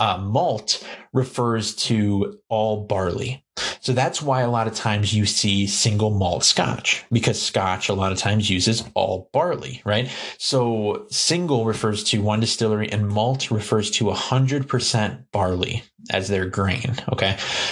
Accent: United States; because we are, well, I am an American, right?

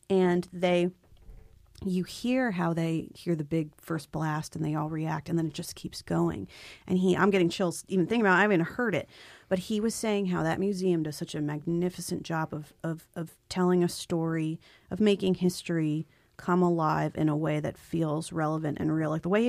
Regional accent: New Jersey, United States; I mean, I grew up in Jersey, yep. Very close to the Pennsylvania border.

